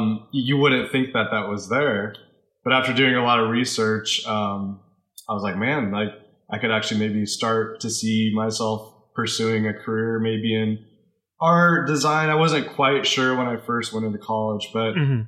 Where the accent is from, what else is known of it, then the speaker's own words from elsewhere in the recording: Kearney, Nebraska, United States; now in Texas, United States; So I grew up in small town, Nebraska, actually, a town called Kearney, Nebraska. And, yeah, I was, grew up and lived there for 20 some years. And then, I've been in Texas for like 7 years.